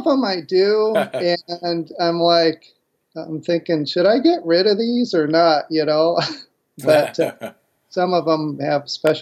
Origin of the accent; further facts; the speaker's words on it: Pacific Northwest, United States; I'm from the Pacific Northwest. I was born and raised here and just had a love for the outdoors ever since I was young.